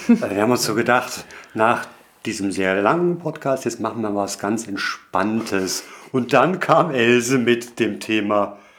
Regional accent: Hamburg, Germany; meine Heimatstadt Hamburg

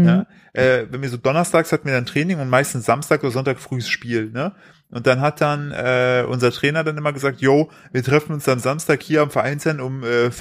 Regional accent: eastern Germany, Germany; ich komme nicht nur aus dem Osten, ich habe auch noch ADHS.

